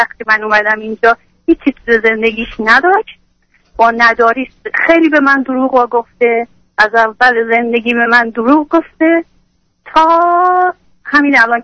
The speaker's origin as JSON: {"language": "Persian", "country": "Iran", "moved": "yes", "said": "حتی از ایران اومدم اینجا، ولی تا حالا نتونستم برای خودم هیچ کاری بکنم"}